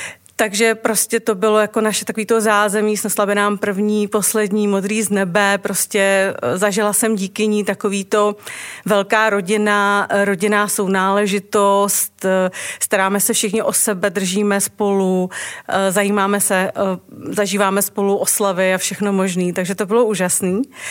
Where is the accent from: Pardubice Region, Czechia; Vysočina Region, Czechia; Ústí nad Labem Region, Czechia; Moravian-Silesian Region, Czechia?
Ústí nad Labem Region, Czechia; Chomutov; stejně jako Josef, pocházím taky ze severočeského Chomutova.